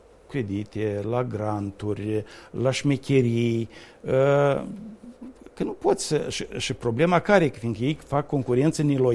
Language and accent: Romanian; Mereșeuca, Ocnița District, Moldova; Da, eu sunt din Mereșeuca și eram foarte mândru de nordul Moldovei.